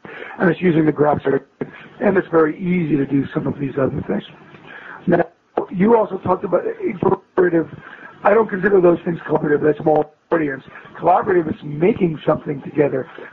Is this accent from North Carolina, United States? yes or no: no; New York City, New York, United States; You know, I'm from New York City, and I forgot what happened.